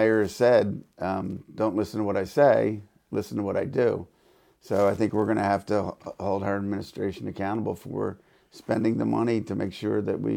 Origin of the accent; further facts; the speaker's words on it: Philadelphia, Pennsylvania, United States; I grew up in the Oxford Circle section of Philadelphia.